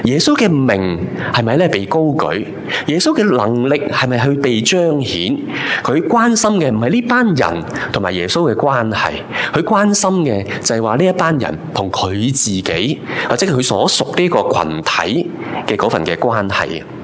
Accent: China; 又用回我们中国人一句说话呢，可能大家就会明白的了

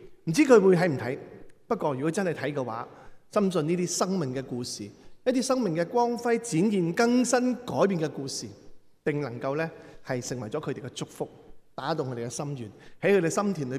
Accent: China; 我哋唔单止系享受我哋中国人嘅嗰种嘅欢欣嘅快乐

